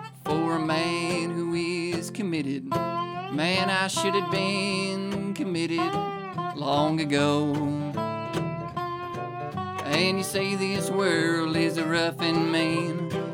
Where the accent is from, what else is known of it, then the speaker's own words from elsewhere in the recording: Utah, United States; You know, because we're from Utah.